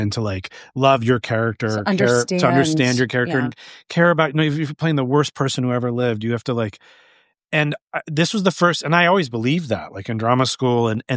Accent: Cleveland, Ohio, United States; accent: Midwestern; I grew up in Cleveland, Ohio, which it's not exactly the same as a Chicago accent, but just I know that sort of like cadence and rhythm and melody of the kind of folksy Midwestern.

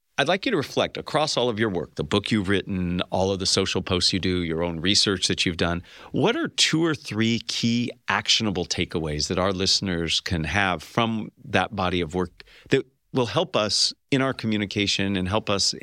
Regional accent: California, United States; Yeah, I grew up in California in the 80s, and I remember Valley Girls speak very much.

